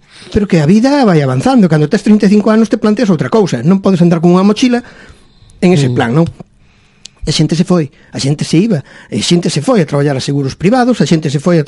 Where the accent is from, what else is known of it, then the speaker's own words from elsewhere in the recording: A Coruña, Galicia, Spain; eu que son da Coruña, me avisan de un día para outro para ir a facer unha sustitución a Burela